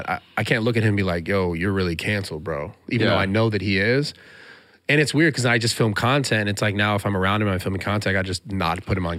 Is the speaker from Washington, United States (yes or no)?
no; San Francisco, California, United States; San Francisco.